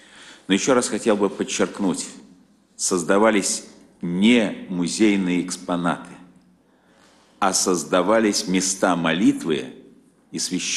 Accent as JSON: {"language": "Russian", "region": "Saint Petersburg", "country": "Russia", "said": "приехал я из Ленинграда"}